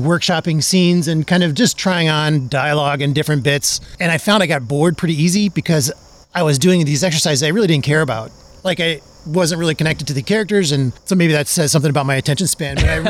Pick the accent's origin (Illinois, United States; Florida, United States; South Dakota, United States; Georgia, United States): South Dakota, United States; He grew up in Pine Ridge Reservation in South Dakota. It's my home state.